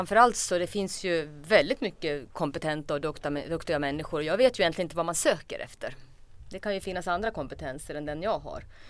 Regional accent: Borlänge, Dalarna County, Sweden; moved away; Jag kommer från Borlänge från början. Jag hörs kanske på min dialekt. Men det är 20 år sedan jag lämnade Borlänge. 30 år sedan jag lämnade Borlänge också.

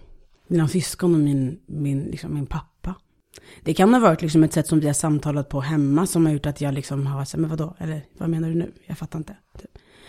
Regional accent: Fisksätra, Stockholm County, Sweden; Det står att jag är 26 år gammal. Det står att jag är från Fisksätra.

